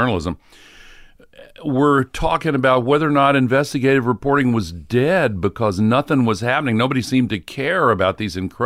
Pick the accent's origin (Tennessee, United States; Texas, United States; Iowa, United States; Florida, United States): Tennessee, United States; And I wrote stories over there that caught the attention of my hometown editor. And when I got back to Tennessee, he called me and offered me a job, $95 a week.